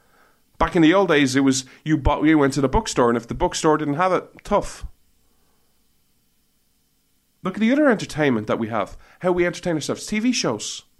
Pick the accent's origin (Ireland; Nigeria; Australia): Ireland; When I was growing up in Ireland